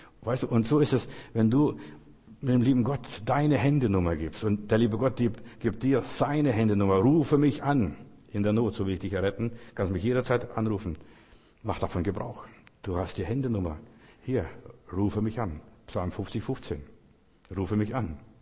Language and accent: German; Lithuania; Zu uns in Russland, Litauen, wo ich aufgewachsen bin, da kamen ständig Bettler.